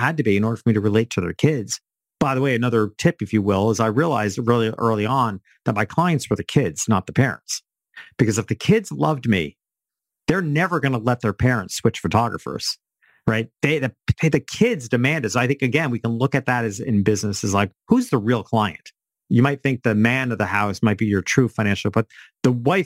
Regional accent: New York City, New York, United States; And I'm from New York City originally

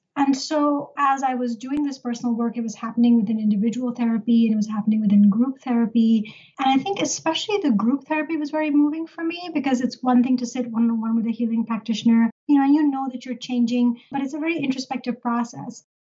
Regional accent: Pakistan; moved away as an adult; my journey began, I came here from Pakistan when I was 18.

